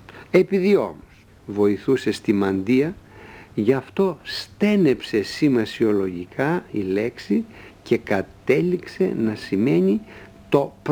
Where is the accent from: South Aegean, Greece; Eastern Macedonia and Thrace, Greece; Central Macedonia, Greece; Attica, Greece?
Central Macedonia, Greece; το χωριό μου στα Πιέρια, όπου λέμε τα αρνήθια, τα ορνήθια, τα αρνήθια.